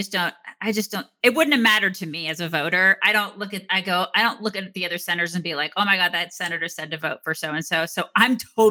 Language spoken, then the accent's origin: English; Georgia, United States; I lived in Georgia, and Georgia was red.